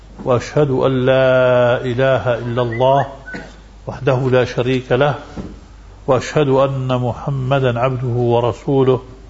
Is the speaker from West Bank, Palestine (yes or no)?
no; Jerusalem, Palestine; ثم أهل فلسطين وأنا منهم وأنا مقدسي